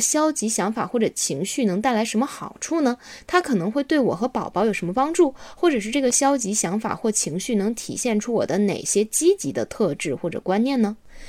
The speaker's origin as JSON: {"language": "Chinese", "region": "North China", "country": "China", "said": "我是北方人，所以我习惯把它念成三栏技术"}